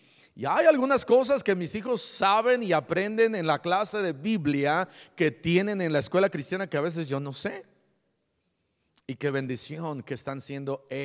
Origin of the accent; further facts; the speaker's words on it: Iguala, Guerrero, Mexico; Yo crecí en Iguala, Guerrero.